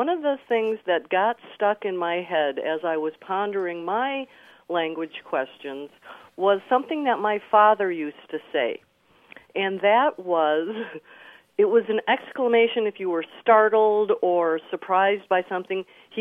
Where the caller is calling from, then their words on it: La Crosse, Wisconsin, United States; I am calling from beautiful La Crosse, Wisconsin, on the eastern shore of the Mississippi River.